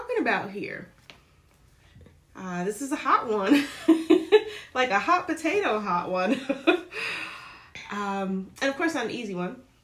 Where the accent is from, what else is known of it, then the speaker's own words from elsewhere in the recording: New York, United States; I'm a New Yorker. That's something New Yorkers might want to know.